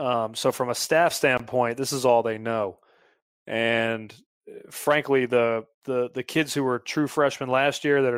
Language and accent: English; Mint Hill, North Carolina, United States; I went home a lot, mainly because I was from Mint Hill. So I was 2.5 hours from Chapel Hill